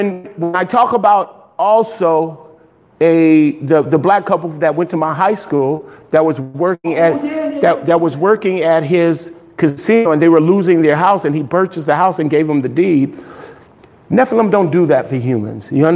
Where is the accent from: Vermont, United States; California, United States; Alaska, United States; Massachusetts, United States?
California, United States; Los Angeles; One great thing about growing up in South Central LA, you learn not to trust anybody.